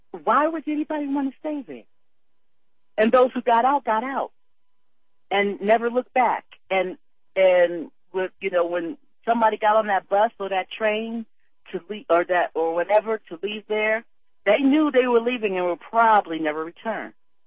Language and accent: English; United States; well, I'm an American of slave descent. oh, are you afraid, are you ashamed of being from Africa? I said, no, but I'm not from Africa.